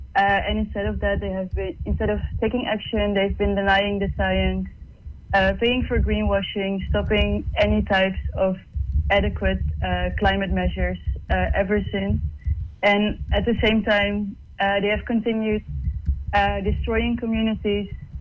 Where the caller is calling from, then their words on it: Amsterdam, North Holland, Netherlands; from Schelmersfall. I'm speaking to you from the Netherlands, from Amsterdam.